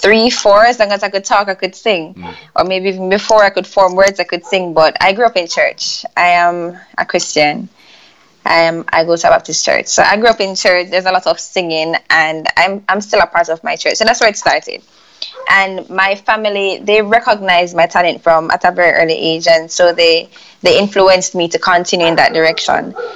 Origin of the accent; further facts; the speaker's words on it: Montego Bay, Saint James, Jamaica; Okay, we're both from Montego Bay, which is St. James.